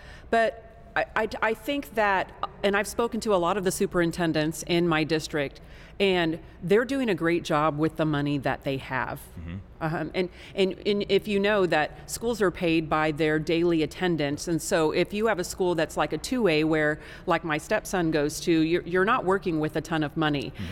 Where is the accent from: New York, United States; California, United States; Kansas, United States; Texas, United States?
Texas, United States; That's not the case where we live, but as a Texan, I want to make sure that those kids have the parents have the opportunity to empower themselves